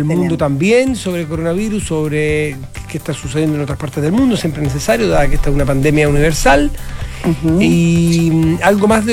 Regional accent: Chile; somos chilenos

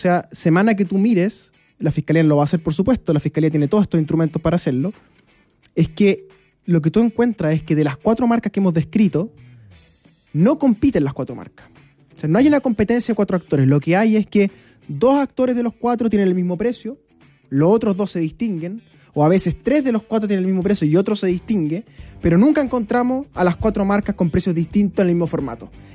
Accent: Melipilla, Santiago Metropolitan Region, Chile; Crecí en el campo, en Melipilla, entonces los animales para mí han sido una compañía toda la vida.

